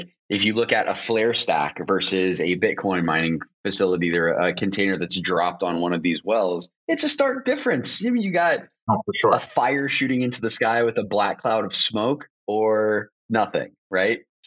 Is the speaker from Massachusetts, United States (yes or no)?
no; Florida, United States; maybe it's growing up in South Florida and having a lot of friends that were from that part of the world.